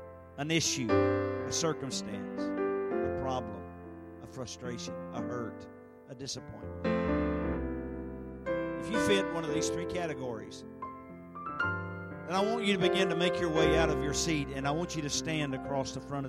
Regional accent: Birchwood, Tennessee, United States; now in Cleveland, United States; They said last night I'm in Cleveland, Tennessee, and I am, but I'm really from Birchwood, Tennessee, 18 miles west of Cleveland. Birchwood is one of those places that has a sign that says unincorporated.

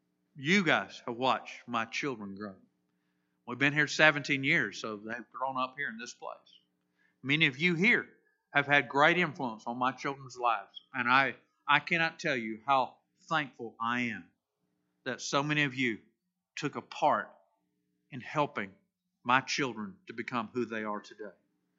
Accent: Florida, United States; Really? I'm from Florida. Boat's supposed to be in the water.

